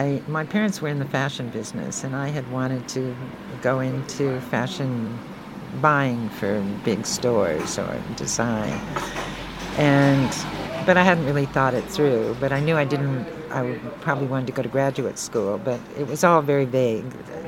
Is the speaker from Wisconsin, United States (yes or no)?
no; Los Angeles, California, United States; moved away as an adult; I grew up in Los Angeles, in Hollywood. Went to Hollywood High School and UCLA.